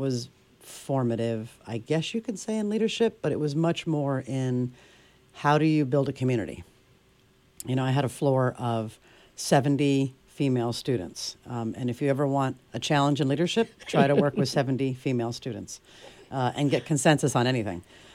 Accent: North Carolina, United States; also born or lived in New York; Even though I was born in New York, we moved to North Carolina when I was so young. I don't remember living in New York. So to me, North Carolina was everything.

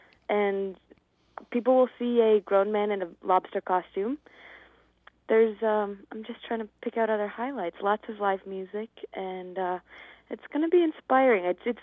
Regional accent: Chatham, New York, United States; I'm from Chatham, New York, which is a small town.

